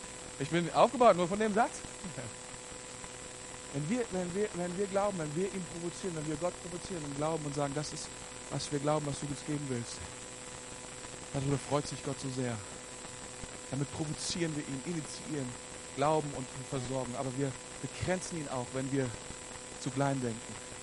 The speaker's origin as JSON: {"language": "German", "country": "Germany", "said": "Ich bin auch Deutscher."}